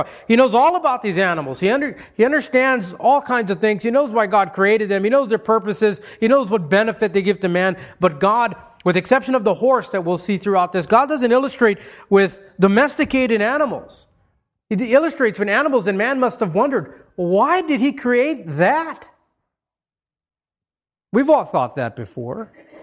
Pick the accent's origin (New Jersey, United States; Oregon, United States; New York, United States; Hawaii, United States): Hawaii, United States; In fact, where I grew up in Hawaii, the Hawaiian proverb was